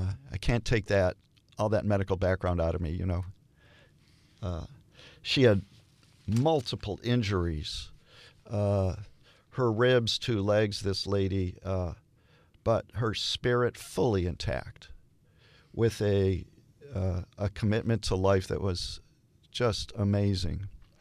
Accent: Detroit, Michigan, United States; I come from Detroit, Michigan. I come from a Jewish family. In growing up, we went to Hebrew school.

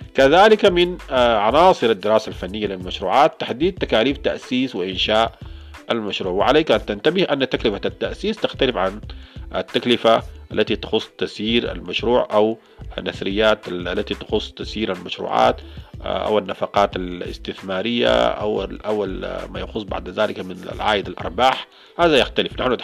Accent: Sudan; عندنا في السودان مثلا

